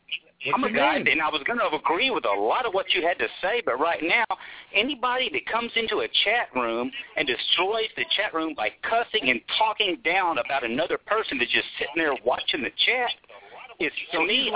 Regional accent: Texas, United States; accent: Texan; Oh, I'm from Texas. You can tell by my accent.

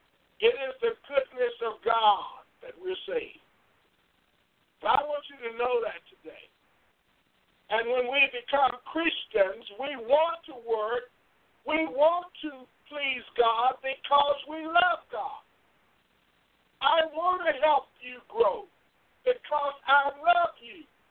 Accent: Vancouver, Washington, United States; And I'm here from Vancouver, Washington.

